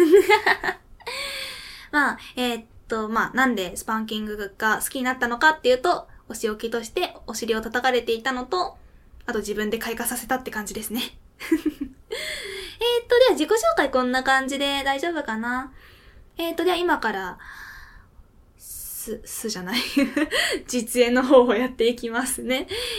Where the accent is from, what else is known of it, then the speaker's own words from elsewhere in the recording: Fukuoka, Japan; accent: Hakata dialect; 出身地は福岡です。まあ、私が喋りよるのをよく聞いてくれとる方は知っとると思うんですけど、博多弁で喋ってるので、まあ、福岡済みってのは簡単に言われると思うんですが。